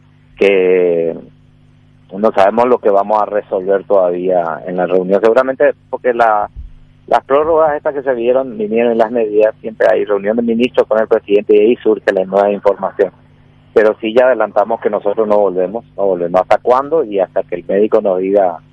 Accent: Paraguay; como paraguayo

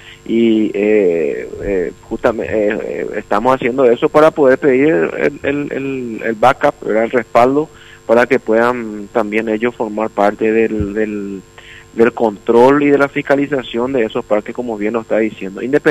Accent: Paraguay

